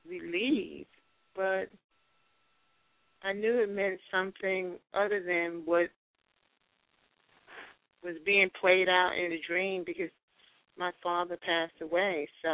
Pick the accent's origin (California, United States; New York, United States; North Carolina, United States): New York, United States; Brooklyn; I'm from Brooklyn, New York.